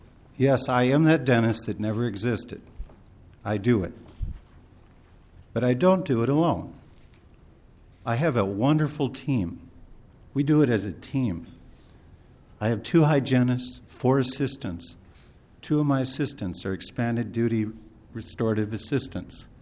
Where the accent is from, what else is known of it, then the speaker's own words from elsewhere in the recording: Lewiston, Minnesota, United States; I'm from Lewiston, Minnesota